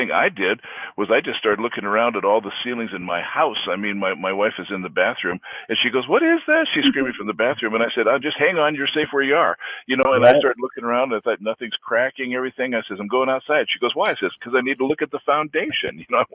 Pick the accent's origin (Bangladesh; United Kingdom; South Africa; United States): United States; Great Falls, Montana; I grew up in Great Falls, Montana. I know, Troy, you spent a lot of time in Montana as well. But I grew up in Great Falls.